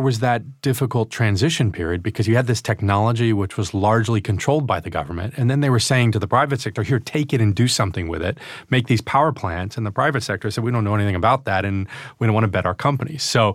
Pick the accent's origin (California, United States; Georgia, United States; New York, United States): New York, United States; Albany; Upstate New York, from Albany.